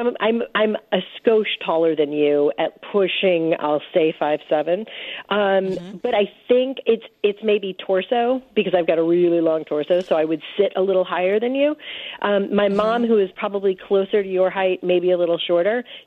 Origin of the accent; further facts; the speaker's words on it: Chicago, Illinois, United States; I'm from Chicago. That's how we roll.